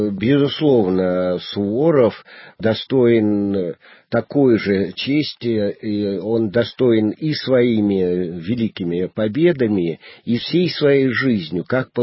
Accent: Krasnodar Krai, Russia; сам я родом из Кубани, уже где-то, ну, 5 поколений я точно знаю, прямой потомок именно линейных казаков.

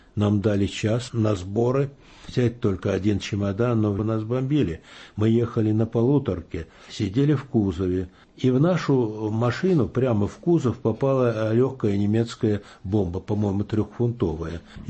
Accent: Borisoglebsk, Voronezh Oblast, Russia; born there; also born or lived in Lyubertsy / Pskov / Staraya Russa / Finland; Я родился в Борисоглебске, Воронежской области, 14 сентября 1934 года, в семье летчика-истребителя.

